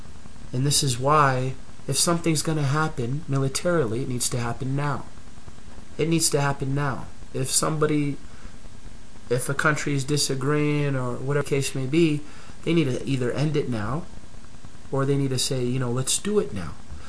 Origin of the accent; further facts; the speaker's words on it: United States; I am a Libyan American, born and raised in the United States.